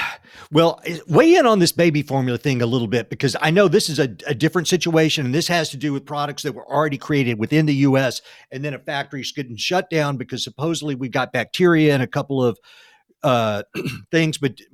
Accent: United States; And as an American, I don't want to be making money off the misfortune of others.

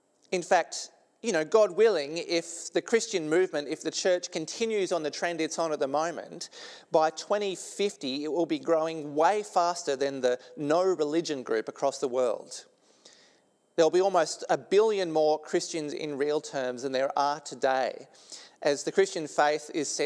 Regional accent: Australia; I'm only Aussie

